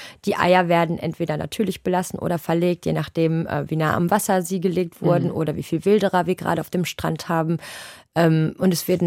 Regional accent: Germany; Deutsche sind sehr direkt. Ich glaube, ich bin auch nochmal als Deutsche noch direkter als andere Menschen.

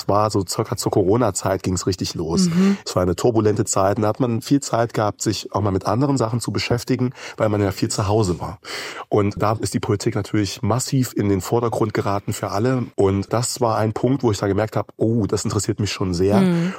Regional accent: Jena, Thuringia, Germany; ich bin noch 17 Jahre alt, komme aus dem wunderschönen Jena, bin hier geboren und aufgewachsen in Thüringen

